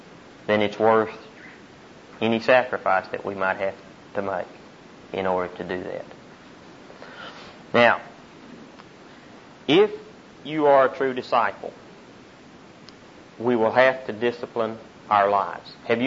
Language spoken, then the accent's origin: English; Frederick, Oklahoma, United States; He's from my hometown, Frederick, Oklahoma.